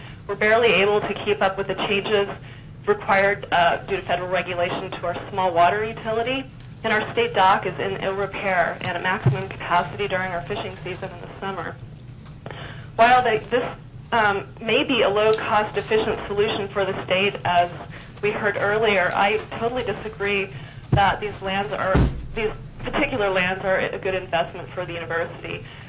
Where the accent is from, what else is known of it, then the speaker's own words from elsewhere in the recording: Port Alexander, Alaska, United States; I am from Port Alexander.